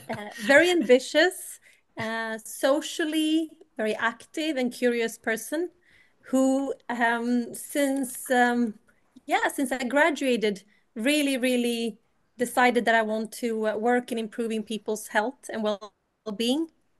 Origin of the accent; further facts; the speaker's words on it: Bosnia & Herzegovina; now in Sweden; I'm originally from Bosnia-Herzegovina.